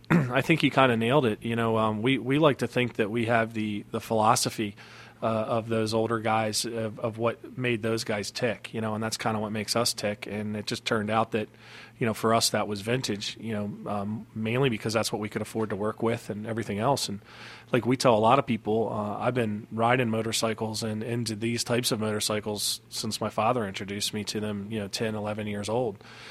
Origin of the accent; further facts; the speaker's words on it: Ocean City, Maryland, United States; now in Southern Delaware, United States; Well, I grew up in the Ocean City and Berlin, Maryland area, and my wife and I moved away and came back and just, you know, considered this as home.